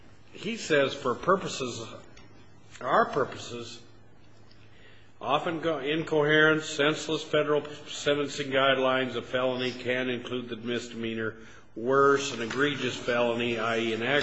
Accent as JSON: {"language": "English", "region": "Idaho", "country": "United States", "said": "again, I'm from Idaho, so I may be saying these wrong"}